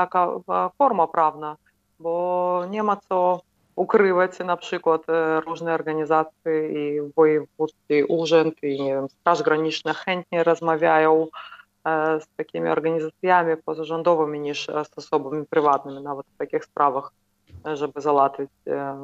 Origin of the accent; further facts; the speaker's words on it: Belarus; Polish is a second language; now in Poland; Jestem z Białorusi. Mieszkam tu już ponad 5 lat